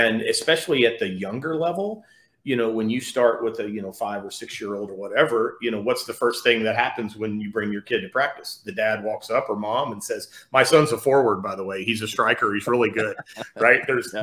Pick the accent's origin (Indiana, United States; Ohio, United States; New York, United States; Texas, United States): Texas, United States; I'm from Texas